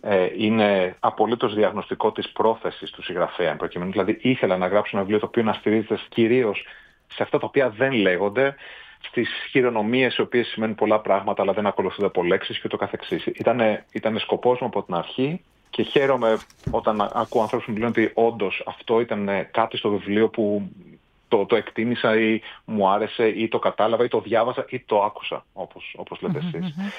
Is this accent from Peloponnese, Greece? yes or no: no; Athens, Attica, Greece; moved away as an adult; Είμαι Αθηναίος, όχι, είμαι Αθηναίος, έχω γεννηθεί και έχω μεγαλώσει στην Αθήνα, έχω σπουδάσει στο Πανεπιστήμιο της Αθήνας, έχω κάνει το διδακτορικό μου στο Πανεπιστήμιο της Αθήνας, οπότε αστικός βίος επί 30 έτη σε μια μεσοαστική οικογένεια